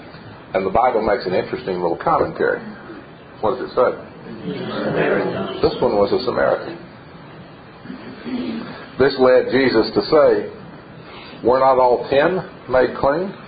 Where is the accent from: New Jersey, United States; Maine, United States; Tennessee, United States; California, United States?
Tennessee, United States; Knoxville; I grew up in the South, and I mainly grew up a few miles outside of the city of Knoxville.